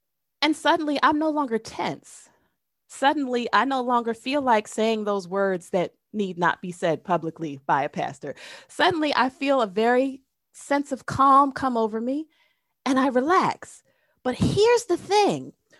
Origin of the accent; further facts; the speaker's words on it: New Jersey, United States; Silly me, I'm from Jersey.